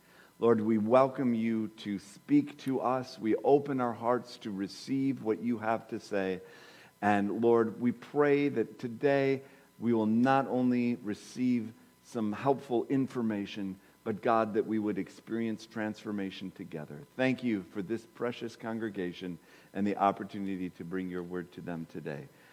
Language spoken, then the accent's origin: English; Minnesota, United States; Now, of course, I'm from Minnesota. That means it's, in my body clock, it's still, you know, just whatever, it's 9:40